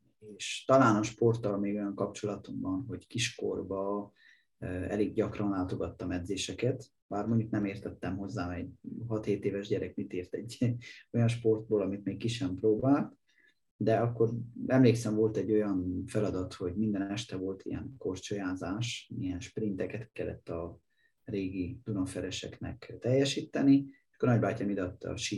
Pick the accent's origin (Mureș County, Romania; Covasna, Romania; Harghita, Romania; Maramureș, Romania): Harghita, Romania; Gheorgheni; 1982-ben születtem Gyergyóba, ilyen lokálpatrióta vagyok, azóta itt élek